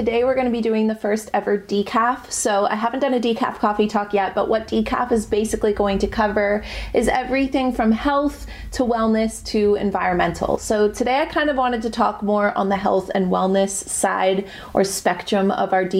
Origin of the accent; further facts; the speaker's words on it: Canada; American adults, I'm Canadian, but it counts.